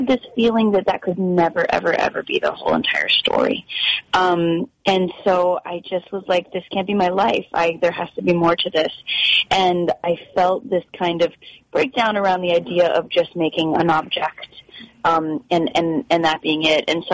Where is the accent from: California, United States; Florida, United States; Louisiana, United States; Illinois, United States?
Florida, United States; I'm from Florida originally